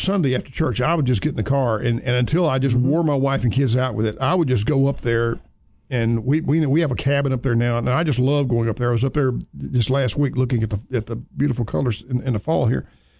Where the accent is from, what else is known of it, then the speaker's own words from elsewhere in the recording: Alabama, United States; and I was raised in Alabama, so I don't know why I didn't know this.